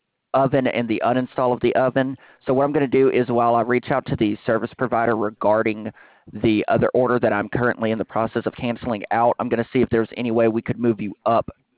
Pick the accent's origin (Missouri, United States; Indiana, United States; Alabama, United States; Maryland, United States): Alabama, United States; I am, in fact, from Alabama. I moved to the East Coast for school, actually.